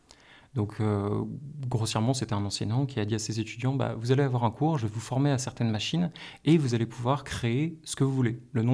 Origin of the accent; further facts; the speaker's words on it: Cubjac, Nouvelle-Aquitaine, France; Non, pas du tout. Je viens de Cubjac.